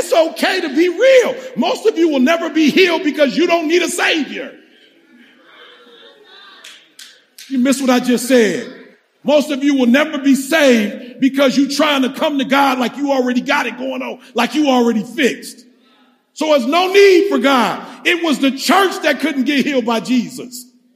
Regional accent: Detroit, Michigan, United States; I grew up in Detroit. Everybody was doing it. The more you could debate, the sweeter you were.

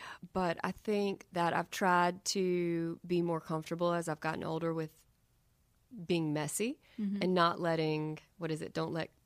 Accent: Charlotte, North Carolina, United States; Gosh, growing up in Charlotte was great. It was a different city than it is today in a lot of ways.

